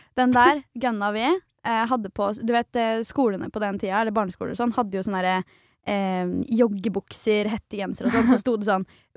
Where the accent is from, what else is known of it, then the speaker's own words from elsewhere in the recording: Svelvik, Vestfold, Norway; I Svelvik, som er der jeg er fra, skjæret til Svelvik, 3060.